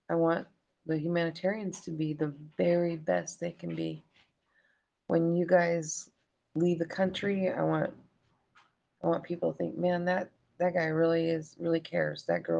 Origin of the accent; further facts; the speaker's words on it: Canada; No, I'm Canadian.